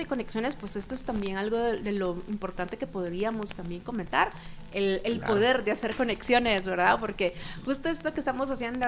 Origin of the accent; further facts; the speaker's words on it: El Salvador; moved away as an adult; now in Guatemala; soy salvadoreña, tengo 7 años de vivir en Guatemala.